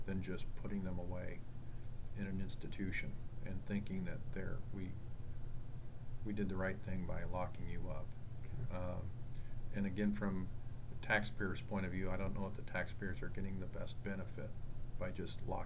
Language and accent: English; Iowa, United States; Well, you know, I grew up here in Iowa, and my dad was a high school government history teacher